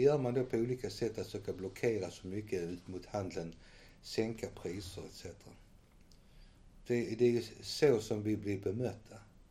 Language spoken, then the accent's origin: Swedish; Helsingborg, Skåne, Sweden; vi kommer från Helsingborg. Jag bor på Sofierovägen, jag bor nära Sofiero.